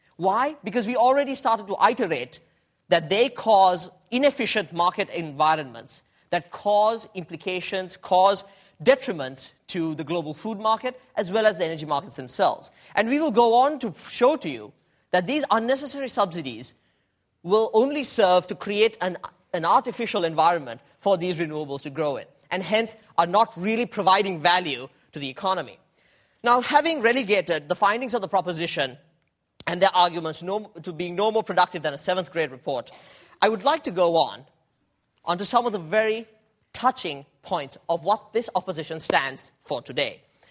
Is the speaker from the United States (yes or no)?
no; Sri Lanka; One, Sri Lanka, a tropical island that is a developing country. And my home country.